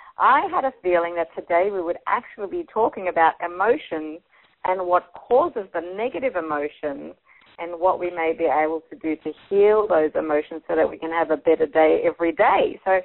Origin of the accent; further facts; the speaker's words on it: Australia; You're right next door. I'm from Australia.